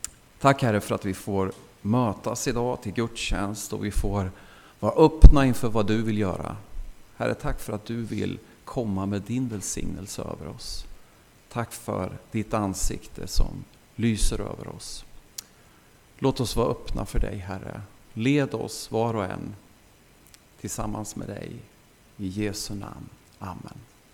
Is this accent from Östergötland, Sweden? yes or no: yes; Östergötland, Sweden; Jag är östgöte som ni säkert hör. Så ni kan vara trygga med det. Jag bor i Hjulsbro. Och med fru och barn, fyra barn.